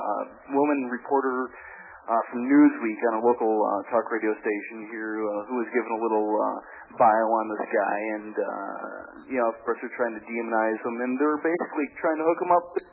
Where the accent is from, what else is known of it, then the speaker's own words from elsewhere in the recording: United States; I'm thankful that I'm an American, and I'm thankful that I'm in this fight for freedom along with you